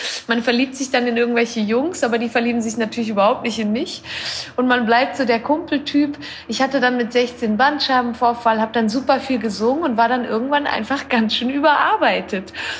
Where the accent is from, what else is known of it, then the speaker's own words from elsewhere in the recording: Switzerland; Ich bin aus der Schweiz. Ich wohne dort auch immer noch.